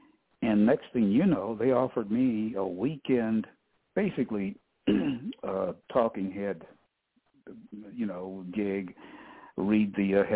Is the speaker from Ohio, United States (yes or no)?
yes; Cleveland, Ohio, United States; And ironically, growing up in Cleveland, my family knew radio personalities